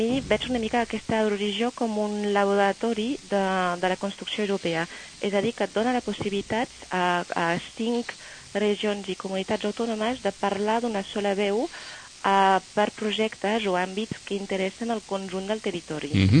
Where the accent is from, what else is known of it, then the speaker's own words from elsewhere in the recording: France; Jo soc francesa i passa el mateix al meu país